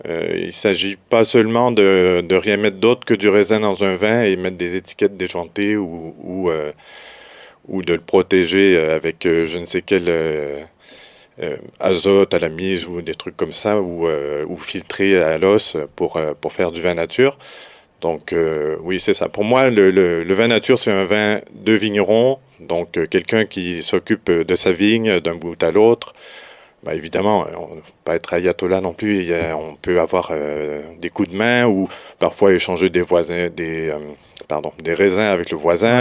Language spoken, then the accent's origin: French; Montreal, Quebec, Canada; accent: Quebec; Voilà, oui, je suis Montréalais d'origine.